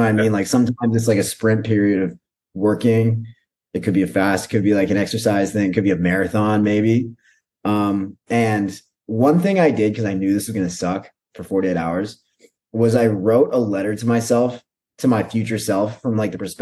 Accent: Canada; I'm as a Canadian, don't really know much about the culture

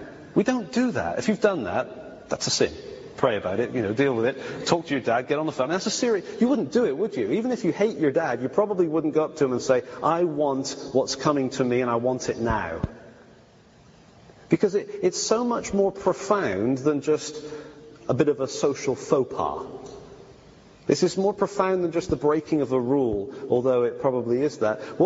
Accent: England, United Kingdom; I am actually British, by the way. I haven't clarified that. You may not think so with my accent, but I am English.

